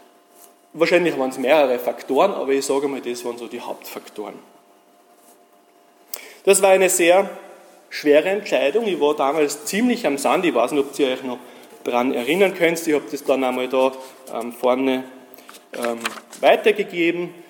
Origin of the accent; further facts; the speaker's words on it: Tyrol, Austria; Also ich bin ja ursprünglich aus Tirol